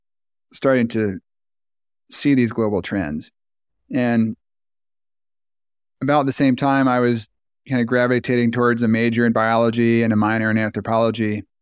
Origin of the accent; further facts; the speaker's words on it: Clearwater, Florida, United States; growing up in Clearwater, that's Pinellas County, it's the most densely populated county in the Southeast.